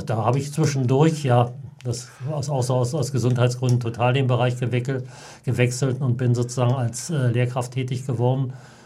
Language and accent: German; Berlin, Germany; also born or lived in Switzerland; Berlin groß geworden und zwischendurch auch mal ein bisschen durch die Republik gekommen, teilweise auch in der Schweiz und in Österreich gewesen